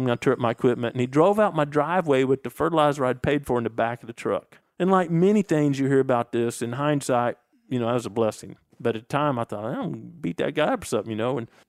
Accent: the Ozarks, United States; Yeah. So again, I was raised in the Ozarks, and I clearly remember the first deer I ever saw.

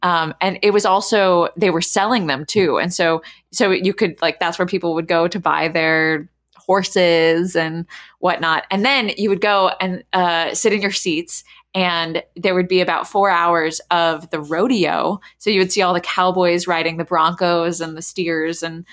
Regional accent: Houston, Texas, United States; also born or lived in London; But when I was growing up in Texas, there was definitely 4-H. And, you know, Houston has the largest rodeo, livestock show and rodeo.

